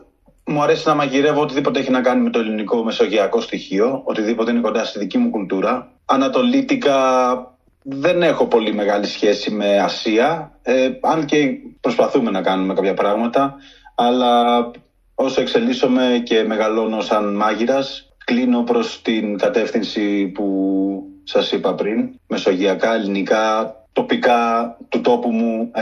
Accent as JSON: {"language": "Greek", "town": "Patras", "region": "Western Greece", "country": "Greece", "tie": "born or raised there", "also_born_or_lived": "Athens", "moved": "yes", "lives_now": "London, United Kingdom", "said": "Η καταγωγή μου είναι από το Αγρίνιο. Έχω μεγαλώσει στην Πάτρα και έζησα κάποια χρόνια στην Αθήνα και είμαι στο Λονδίνο τα τελευταία 6 χρόνια."}